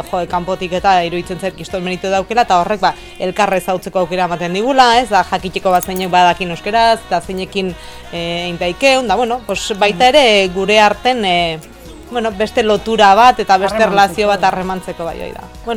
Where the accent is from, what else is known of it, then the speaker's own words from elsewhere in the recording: Segura, Basque Country, Spain; first language Basque; jaiotzez segularra naiz, goi herritarra